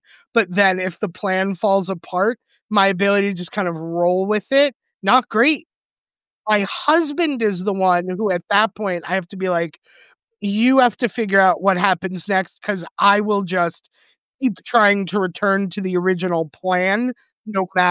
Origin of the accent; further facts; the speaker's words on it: United States; as an American Jew with a lot of relatives